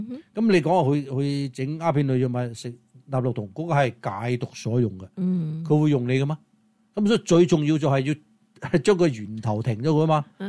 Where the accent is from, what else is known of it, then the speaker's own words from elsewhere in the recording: China; 我哋其实中国人